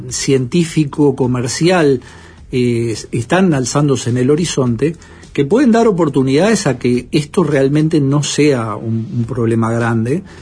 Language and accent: Spanish; Uruguay; como uruguayos, podemos hacer desarrollos importantes